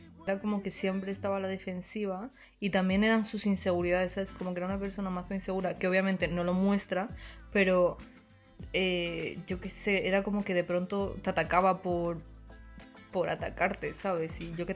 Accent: Madrid, Community of Madrid, Spain; No, no. Pero aunque sea de Madrid, es

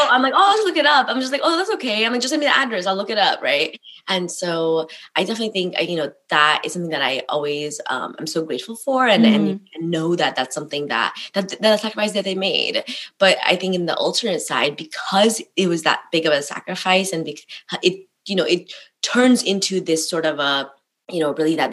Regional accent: Nepal; I think that, you know, I like, you know, isn't any like Nepali family

